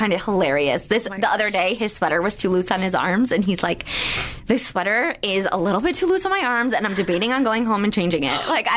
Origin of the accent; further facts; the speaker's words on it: Miami, Florida, United States; also born or lived in New York; I know so many people from my hometown in Miami that are going, and my hometown in New York that everyone's going